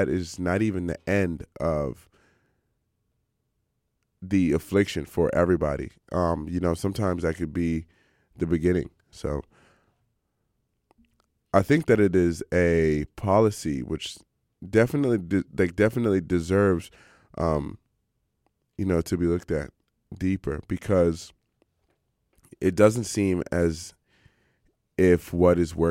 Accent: United States; I'm not from one of those countries. So if you know me, I'm from the United States.

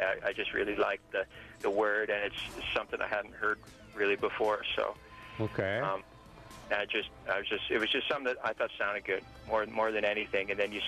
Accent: Vancouver, British Columbia, Canada; since I grew up in East Vancouver

